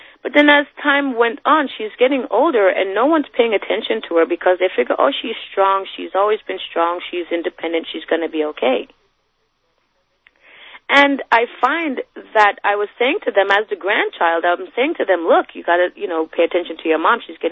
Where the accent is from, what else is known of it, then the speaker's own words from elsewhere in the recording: Jamaica; I'm from Jamaica